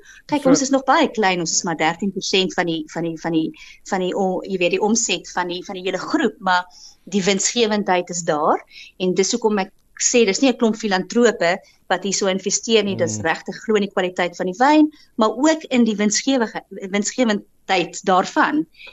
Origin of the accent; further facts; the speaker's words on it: Stellenbosch, Western Cape, South Africa; ek het groot geword met op Stellenbosch met La Venire.